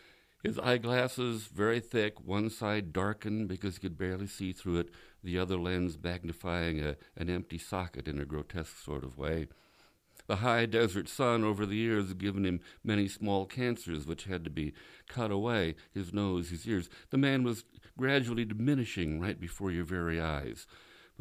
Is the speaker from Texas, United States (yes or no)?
no; Nevada City, California, United States; here at the studios of KVMR in my hometown, Nevada City, California.